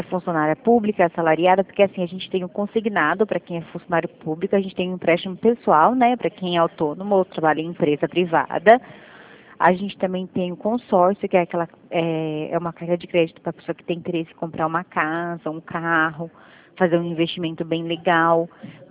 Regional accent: Rio Claro, São Paulo, Brazil; eu sou aqui do interior de São Paulo, de Rio Claro.

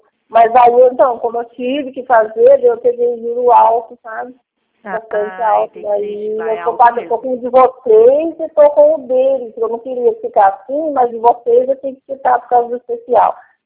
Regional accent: Guaratinguetá, São Paulo, Brazil; Eu sou do bairro do Campinho, que é Guaratinguetá. Eu moro aqui no bairro do Campinho

